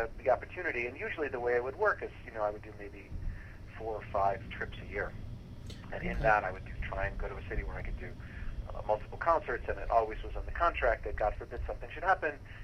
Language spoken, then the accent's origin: English; Chicago, Illinois, United States; I grew up in Chicago, and I was influenced by Chicago blues and by folk music.